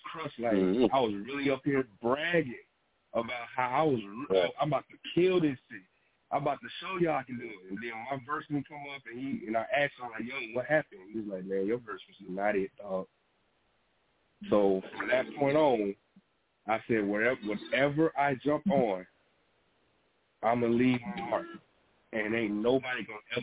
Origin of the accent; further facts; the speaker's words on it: Arkansas, United States; moved away as an adult; now in Minnesota, United States; When I was 18 and 19, I had just moved up here to Minnesota from Arkansas. I was raised in Arkansas.